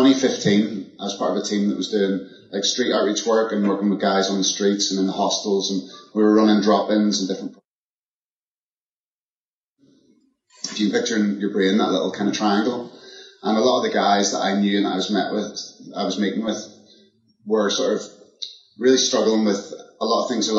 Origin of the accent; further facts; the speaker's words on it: Belfast, Northern Ireland, United Kingdom; moved away as an adult; now in London, United Kingdom; I'm from Belfast in Northern Ireland, moved to London in 2010 to start working for London City Mission.